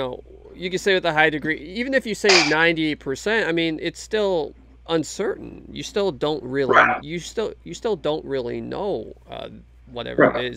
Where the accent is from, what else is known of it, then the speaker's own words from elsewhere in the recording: Canada; I'm from Canada. We just play hockey.